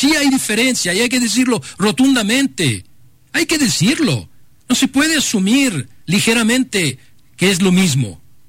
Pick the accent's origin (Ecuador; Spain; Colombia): Ecuador; moved away as an adult; soy ecuatoriano desde hace muchos años también, tengo 28 años de vivir acá, yo que vengo de un país en donde hubo primero medios públicos